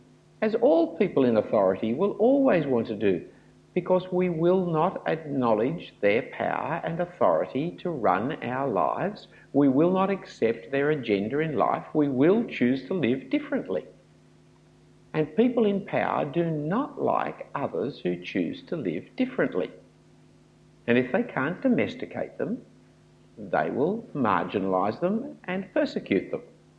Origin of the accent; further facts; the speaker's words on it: Australia; I have a deep down cynical suspicion, which comes from being an Australian